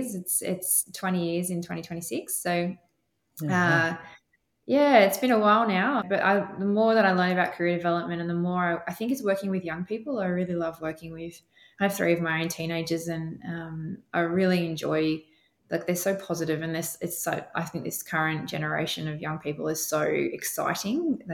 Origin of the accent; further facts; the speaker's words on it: Sydney, New South Wales, Australia; now in Queensland, Australia; I grew up in Western Sydney with all the funnel webs